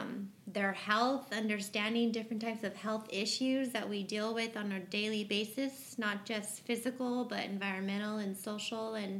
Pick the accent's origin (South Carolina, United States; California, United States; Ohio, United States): California, United States; Indio; I was born and raised in the Coachella Valley. I lived in Indio actually my whole life